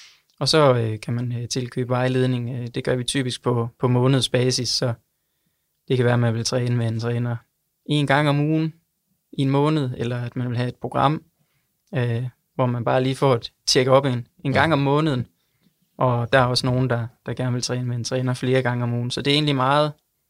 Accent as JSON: {"language": "Danish", "town": "Esbjerg", "region": "Region of Southern Denmark", "country": "Denmark", "lives_now": "Aalborg, Denmark", "said": "Jeg er faktisk fra Esbjerg."}